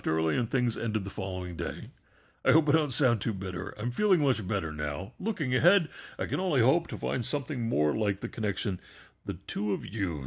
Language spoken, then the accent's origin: English; United States; Whatever, dude. I'm American.